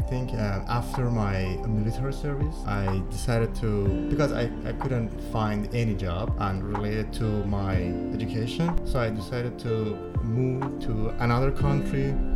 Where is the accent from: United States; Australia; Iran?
Iran; Yes, I'm from Iran.